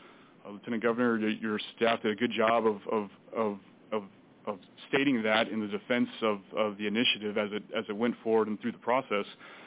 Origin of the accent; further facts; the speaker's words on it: Fairbanks, Alaska, United States; I myself am born and raised in Fairbanks